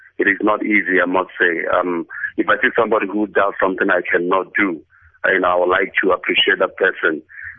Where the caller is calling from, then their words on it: South Africa; I'm calling from South Africa.